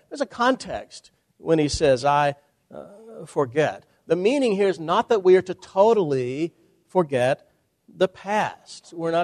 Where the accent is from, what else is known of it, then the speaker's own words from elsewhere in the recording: Nashville, Tennessee, United States; I grew up in Nashville, Tennessee.